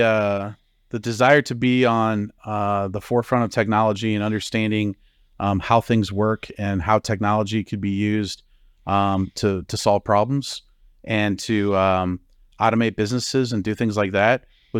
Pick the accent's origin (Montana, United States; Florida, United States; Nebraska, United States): Nebraska, United States; Omaha; I grew up in Omaha, Nebraska, and I watched what my brothers and sisters did.